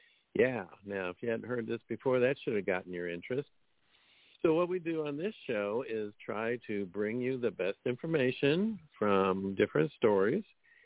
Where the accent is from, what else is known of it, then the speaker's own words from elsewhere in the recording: Missouri, United States; And from the great city of Bourbon, Missouri, my home state, and just a few hours away from me is Kathy.